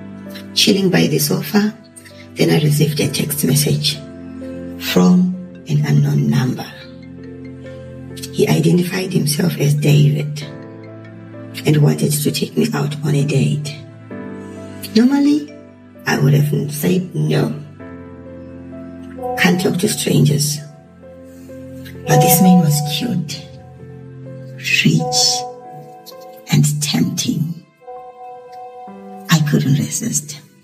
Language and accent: English; Zimbabwe; Growing up in Zimbabwe as a trans person, life hasn't been easy.